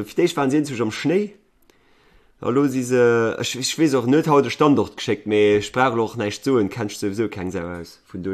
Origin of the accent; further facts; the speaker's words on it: Georgia; Ich komme aus Görgien.